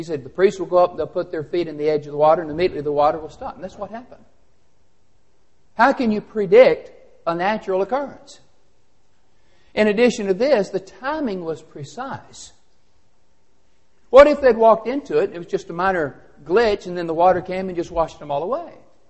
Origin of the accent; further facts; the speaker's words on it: Tennessee, United States; I grew up living on the Stones River. It ran right behind our house.